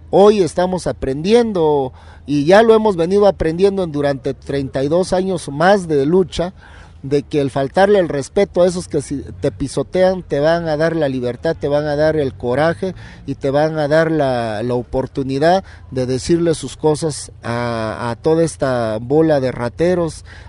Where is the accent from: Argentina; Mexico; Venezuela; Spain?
Mexico; Oaxaca; participamos como maestro oaxaqueño